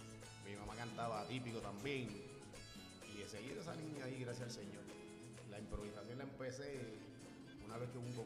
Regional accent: Carolina, Puerto Rico; Carolina, el pueblo de Carolina.

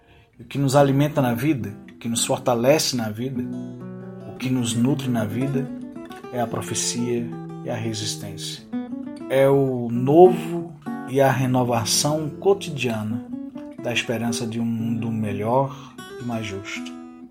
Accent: Pernambuco, Brazil; Sou nordestino pernambucano, aprendendo a ser goiano.

